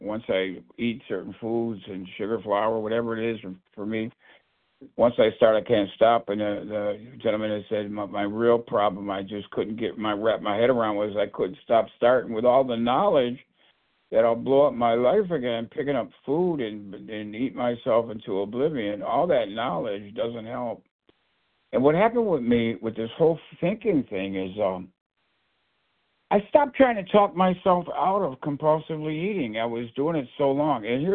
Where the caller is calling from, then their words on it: Buffalo, New York, United States; I'm calling in from Buffalo, New York, Western New York, and I'm a compulsive overeater.